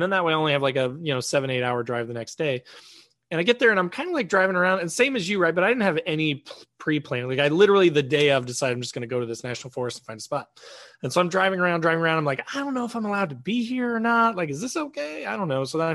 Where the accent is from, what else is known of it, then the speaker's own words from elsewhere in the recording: Indiana, United States; And I'm from Indiana, so we don't have bears.